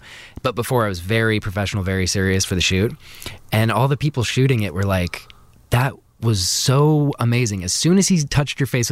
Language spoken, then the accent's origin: English; Washington, United States; Kind of in the Montlake area.